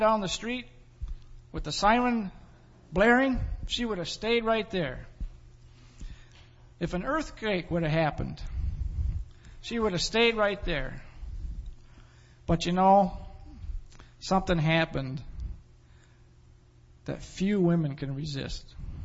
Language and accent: English; Bay City, Michigan, United States; I'm originally from Bay City, and occasionally when I go back there for business and visiting, you notice little changes here.